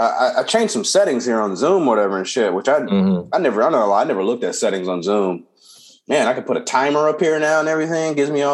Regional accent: Compton, California, United States; And I remember at 6 years old, I grew up in Compton, everybody, if you didn't know that.

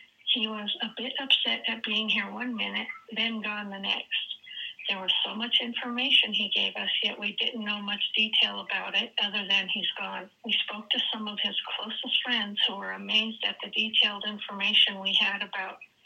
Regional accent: Pueblo, Colorado, United States; I am from Pueblo, Colorado.

